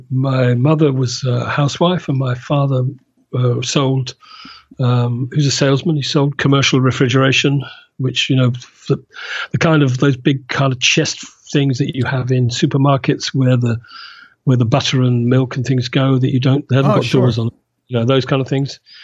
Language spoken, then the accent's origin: English; South East England, United Kingdom; I grew up pretty well where I am now, in the south of England.